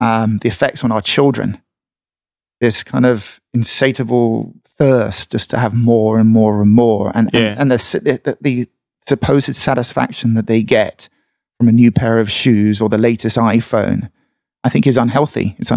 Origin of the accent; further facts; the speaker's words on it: England, United Kingdom; my wife's from America, I'm from England. We decided to try England again. And we moved back for a couple of weeks to Devon, which is a beautiful part of the UK.